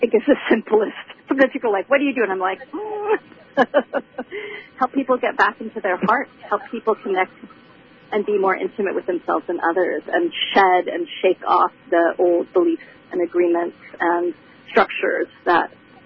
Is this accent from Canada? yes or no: no; Hong Kong; also born or lived in Singapore / Bangkok, Thailand; I was born in Hong Kong, and then we lived in Singapore, Hong Kong, Bangkok, which had a huge effect on me, and then I graduated high school in Singapore before coming to Northern California to go to college.